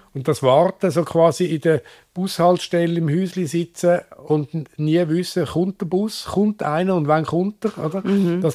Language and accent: German; Switzerland